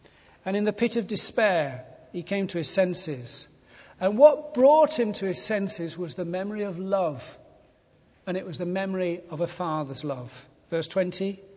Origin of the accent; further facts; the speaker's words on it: Ilkley, Yorkshire and the Humber, United Kingdom; I was brought up on Ilkley Moor. And the football team near us that we followed was Leeds United.